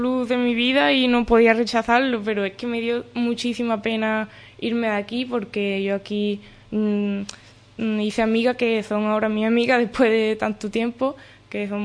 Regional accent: Seville, Andalusia, Spain; Yo soy de Sevilla desde pequeña, mi familia es de Sevilla.

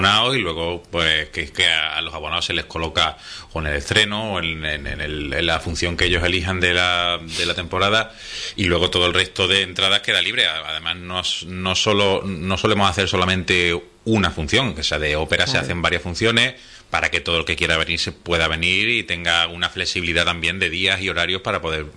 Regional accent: Bollullos del Condado, Andalusia, Spain; Yo soy de Bollullos del Condado.

